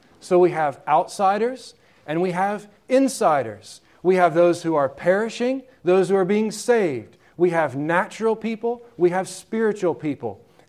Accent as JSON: {"language": "English", "region": "Pennsylvania", "country": "United States", "tie": "born or raised there", "said": "Growing up in Pennsylvania, driving around the back roads of Pennsylvania, it was not uncommon to see hitching posts outside the various shopping places"}